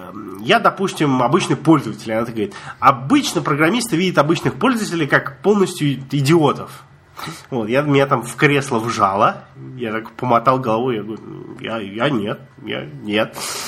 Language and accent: Russian; Russia; смотрит на меня, такой, из России. Я говорю, из России.